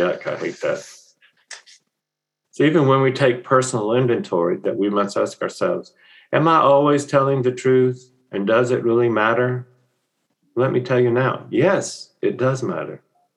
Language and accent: English; Memphis, Tennessee, United States; Growing up in Memphis, Tennessee, as a young kid, I attended the same school as someone who became much more famous than me.